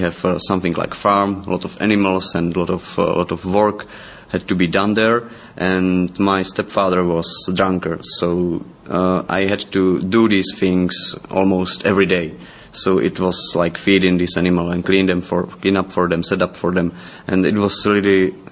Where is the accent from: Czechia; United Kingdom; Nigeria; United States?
Czechia; English is a second language; and I'm from Czech Republic.